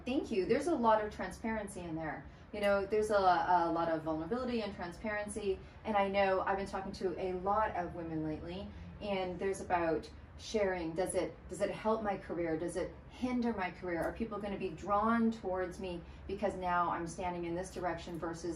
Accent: Canada; I'm from Canada.

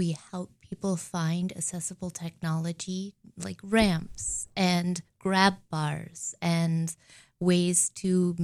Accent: Sheridan, Wyoming, United States; I'm from Sheridan, Wyoming. I know everyone and everything.

